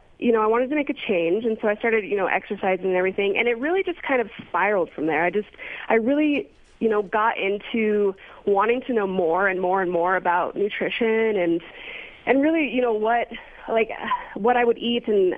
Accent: Montana, United States; now in Los Angeles, United States; it's actually surprising that I am vegan because I'm from Montana, which is like the meat country of the capital of the world.

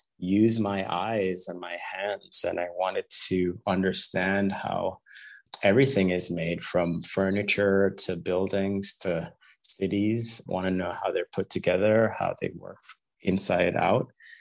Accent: Jamaica; I was a kid growing up in Jamaica and I loved to draw.

